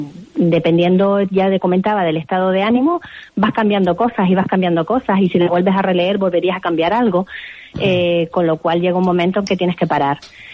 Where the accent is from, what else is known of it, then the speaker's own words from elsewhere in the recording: Canary Islands, Spain; el relato comienza en Gran Canaria, en mi tierra.